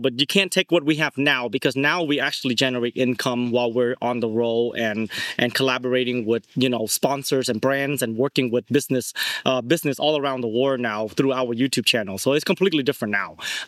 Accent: Houston, Texas, United States; I grew up in Bear Lair in Houston all my life, and I've been around a big Vietnamese community

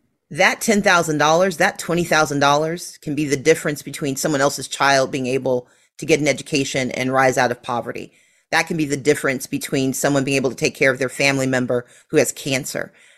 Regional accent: Mississippi, United States; now in Georgia, United States; Now, I grew up in Mississippi. That doesn't make any sense.

